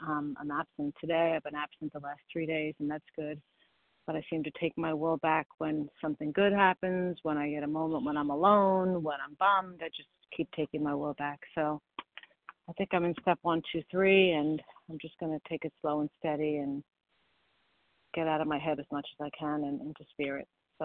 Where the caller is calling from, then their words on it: New York, United States; I'm calling from New York.